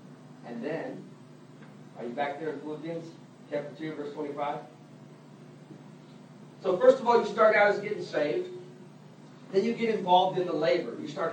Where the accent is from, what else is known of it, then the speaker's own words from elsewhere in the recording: Texas, United States; When I was a kid, I grew up in Texas, big place. And in West Texas, there the trees, the little mesquite trees, they're like this.